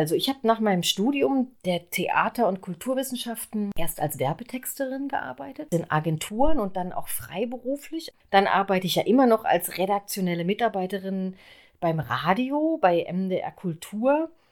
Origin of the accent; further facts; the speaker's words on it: East Germany, Germany; Ich bin ja in der DDR aufgewachsen